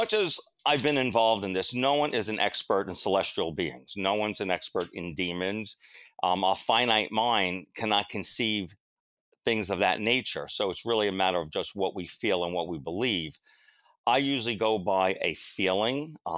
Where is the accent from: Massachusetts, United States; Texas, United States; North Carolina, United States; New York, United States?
New York, United States; Brooklyn; So it really stems from having a Roman Catholic background. I'm from Brooklyn. I'm Italian.